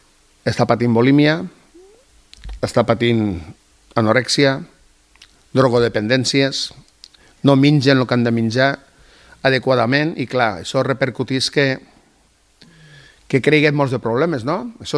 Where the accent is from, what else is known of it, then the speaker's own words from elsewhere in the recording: Catalonia, Spain; Nosaltres paguem com qualsevol català.